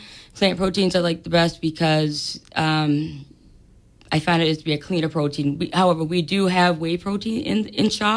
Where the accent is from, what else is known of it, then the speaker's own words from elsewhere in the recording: Nantucket, Massachusetts, United States; now in Fairhaven, United States; and I actually moved to Fairhaven from Nantucket in October of last year. And we're from Nantucket, and we wanted something that was the closest we could.